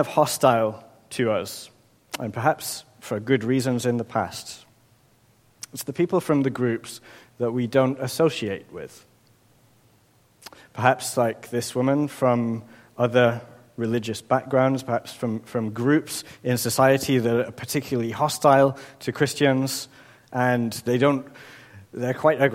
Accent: England, United Kingdom; It didn't seem to be anything personal, just with sort of started pleasant enough, "Where are you from England?" And this just seemed to be the opportunity to launch into every grudge that this person had against England

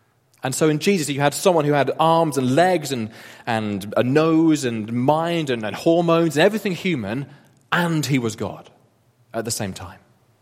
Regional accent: Wolverhampton, West Midlands, United Kingdom; I come from Wolverhampton. It's a little bit like Wolverhampton. It's up north. People speak a bit funny. They act a bit funny. They're not really like us. I can say this, I'm from there.

